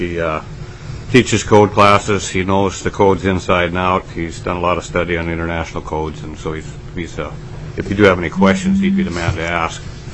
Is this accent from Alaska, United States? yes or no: yes; Juneau, Alaska, United States; I was born and raised in Juneau, Alaska. I worked all over the state, all the way from Prudhoe Bay down to Ketchikan.